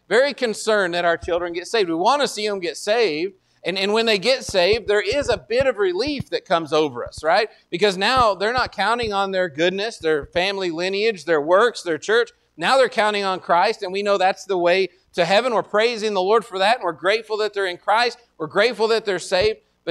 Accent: Texas, United States; because that's what it looks like to me as a Texan

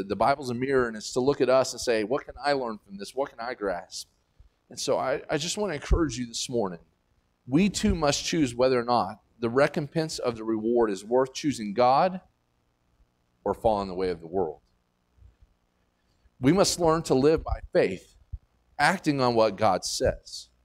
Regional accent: Texas, United States; We're from West Texas, it's dry as a bone.

